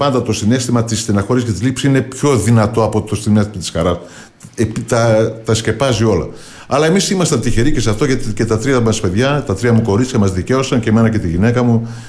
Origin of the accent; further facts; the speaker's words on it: Northern Greece, Greece; εμείς που είμαστε λίγο από Βόρειο Ελλάδα.